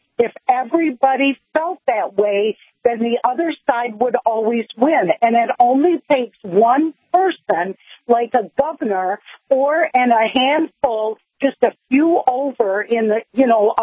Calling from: Michigan, United States; I'm saying this because I'm calling from Michigan

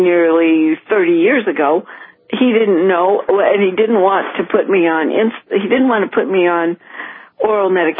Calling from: California, United States; California, and I'm right now, I just dialed the 800 number, and I'm hearing you over the phone.

